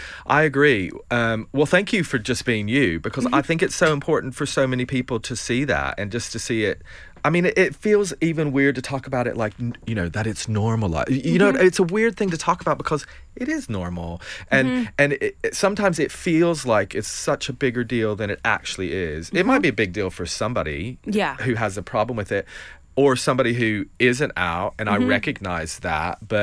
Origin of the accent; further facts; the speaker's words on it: Tennessee, United States; I always felt outside growing up in East Tennessee